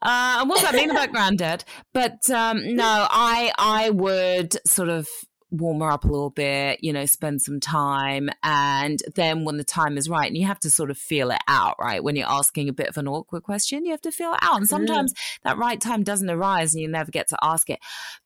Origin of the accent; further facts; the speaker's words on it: England, United Kingdom; accent: English; I said, it was me who left. I'm from England, in case you couldn't tell from the English accent.